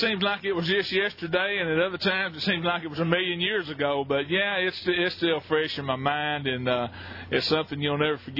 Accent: Hot Springs, Arkansas, United States; I was blessed in growing up in Hot Springs and having a lot of 5 lakes around there within an hour's drive

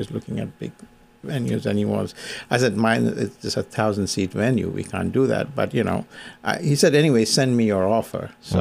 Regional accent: New York, United States; now in Rhode Island, United States; because I'm just about starting to learn Rhode Island. I'm from the New York area.

